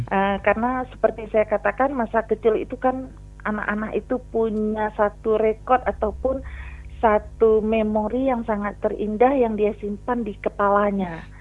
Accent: Aceh, Indonesia; sebagai pedoman saya sebagai orang Aceh.

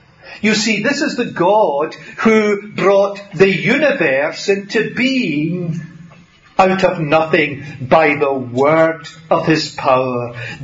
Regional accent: Scotland, United Kingdom; But what he didn't know, obviously, is that I'm Scottish. And in Scotland, no one underpays you.

